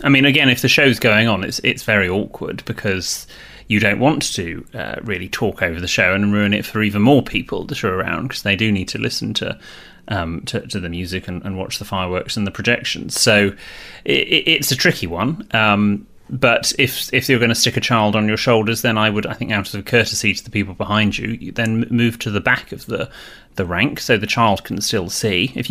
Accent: United Kingdom; I'm British.

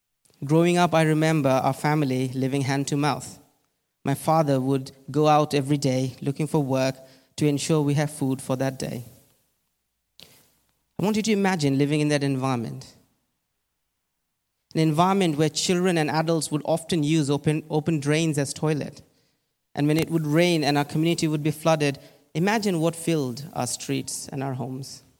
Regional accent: Kolkata, West Bengal, India; now in England; I actually grew up in Kolkata, India. I grew up in Kolkata in abject poverty. I was raised in a slum community in Kolkata, a community where hundreds of people shared two toilets and one tap.

